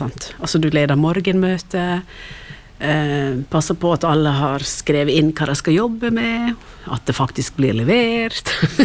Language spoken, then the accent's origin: Norwegian; Møre og Romsdal, Norway; now in Luster, Norway; Jeg er jo sunnmøring, da.